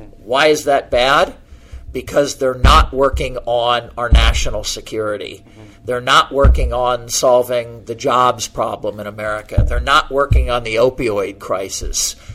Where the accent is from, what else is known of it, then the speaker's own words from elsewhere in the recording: South Bend, Indiana, United States; somebody in my hometown of South Bend, Indiana